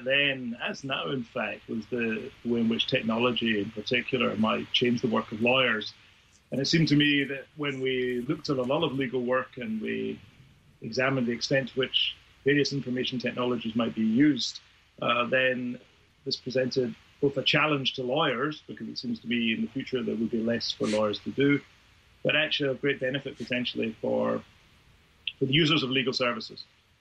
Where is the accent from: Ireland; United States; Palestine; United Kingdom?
United Kingdom; Scotland; accent: Scots; I'm a Scots lawyer by background, actually. You may hear the trace of my accent.